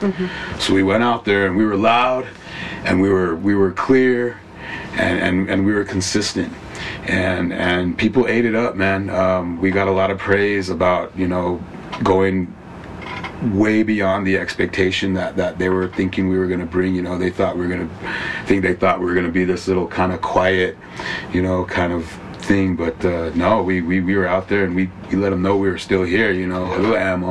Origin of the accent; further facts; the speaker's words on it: Taos Pueblo, New Mexico, United States; You know, I mean, I'm naturally from Taos Pueblo. My mom is Mexican, so there's that part of it as well.